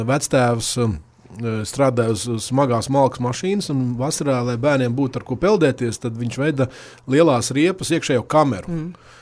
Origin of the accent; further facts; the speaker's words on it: Salacgrīva, Vidzeme, Latvia; jāņem vērā fakts, ka es esmu no Salacgrīvas un salacgrīvieši ar rīdzniekiem tā laikā ļoti nedraudzējās